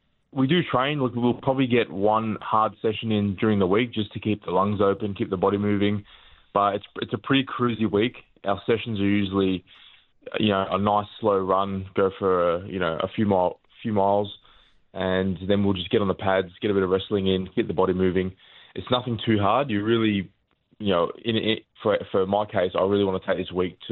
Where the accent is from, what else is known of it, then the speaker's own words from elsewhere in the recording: Australia; born there; But I like to train in Australia and say I'm an Australian-born fighter.